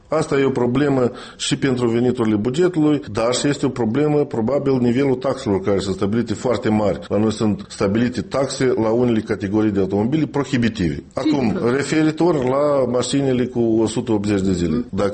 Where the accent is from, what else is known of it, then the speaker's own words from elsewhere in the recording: Moldova; noi, ca moldoveni